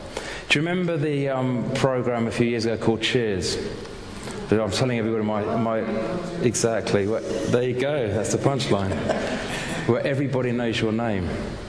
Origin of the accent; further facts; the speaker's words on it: London, United Kingdom; I'm from London, and da-da-da.